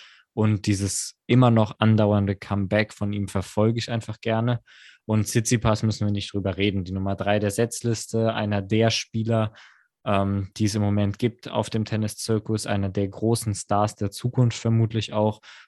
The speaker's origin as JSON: {"language": "German", "town": "Mannheim", "region": "Baden-Württemberg", "country": "Germany", "said": "Und da werden wir als Mannheimer natürlich besonders die Daumen drücken."}